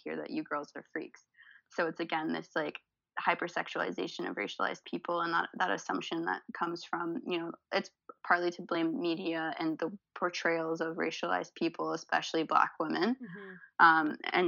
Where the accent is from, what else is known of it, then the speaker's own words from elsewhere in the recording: Vaughan, Ontario, Canada; I'm originally from Vaughan, which is close to Toronto.